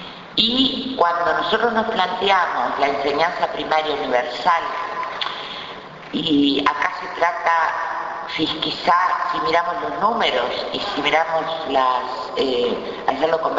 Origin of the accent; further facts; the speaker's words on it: Montevideo, Uruguay; porque yo soy montevideana